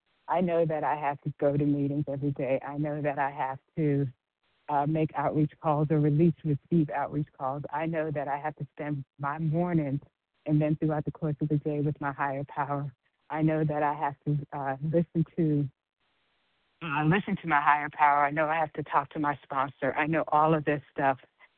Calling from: Georgia, United States; I am calling from Georgia.

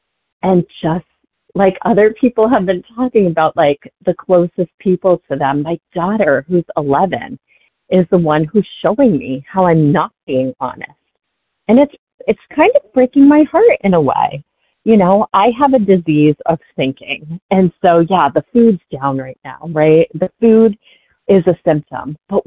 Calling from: Massachusetts, United States; from Massachusetts.

